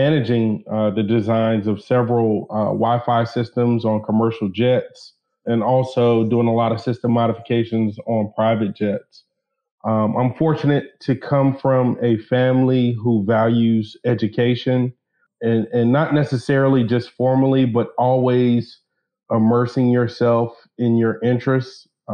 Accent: Durham, North Carolina, United States; I am from Durham, North Carolina, born and raised in the Bull City.

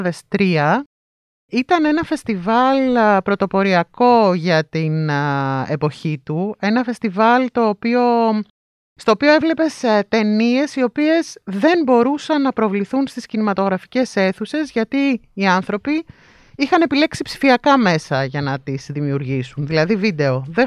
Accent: Larissa, Thessaly, Greece; born there; Λοιπόν, γεννήθηκα στη Λάρισα, έφυγα από εκεί και πήγα στη Θεσσαλονίκη που σπούδασα νομική.

